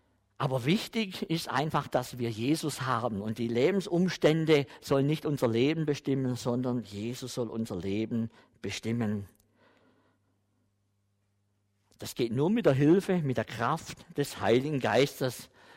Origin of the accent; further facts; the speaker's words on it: Baden-Württemberg, Germany; moved away as an adult; Und dann habe ich im Schwarzwald, in meinem Heimatdorf in der evangelischen Kirche, hatte ich die Idee, ich mache da einen Vortrag